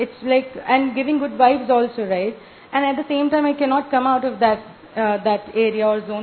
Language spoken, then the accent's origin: English; Bangalore, Karnataka, India; I'm from Bangalore.